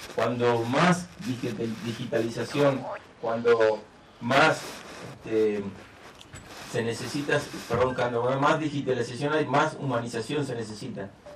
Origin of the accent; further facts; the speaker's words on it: Argentina; lo que como industrial argentino enterramos nuestras utilidades en el lugar que estamos, en el pueblo, en la ciudad que estamos